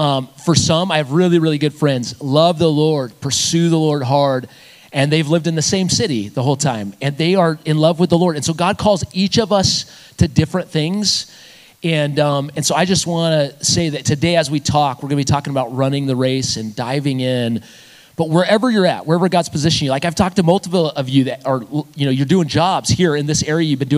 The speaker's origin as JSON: {"language": "English", "town": "Aztec", "region": "New Mexico", "country": "United States", "tie": "born or raised there", "said": "So growing up in Aztec, New Mexico, all my life, again, I grew up in the same place, same house. Parents are still there."}